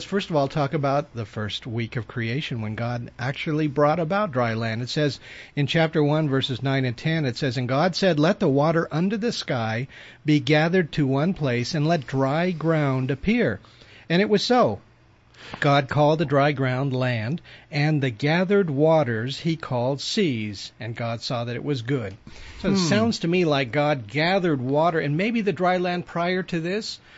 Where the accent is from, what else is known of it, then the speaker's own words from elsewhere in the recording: Los Angeles, California, United States; like I'm from Shaky Town, Los Angeles